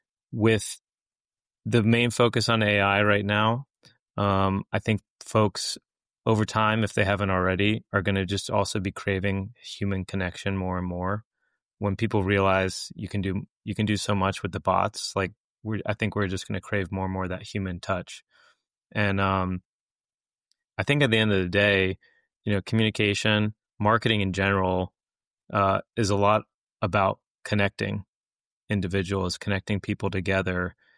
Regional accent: Atlanta, Georgia, United States; I grew up outside of the Atlanta region, so I'm be more than happy to go down to your neck of the woods.

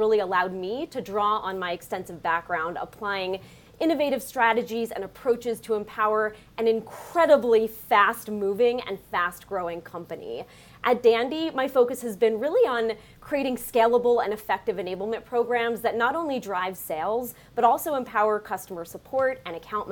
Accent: New York, United States; accent: Long Island; now in Palm Springs, United States; I am bringing my Long Island accent to this gorgeous accent party. But I'm based out of Palm Springs, California

